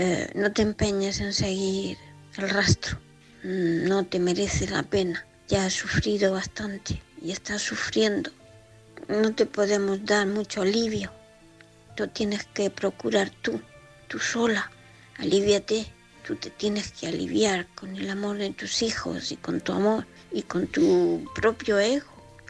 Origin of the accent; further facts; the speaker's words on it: Murcia, Region of Murcia, Spain; de Murcia.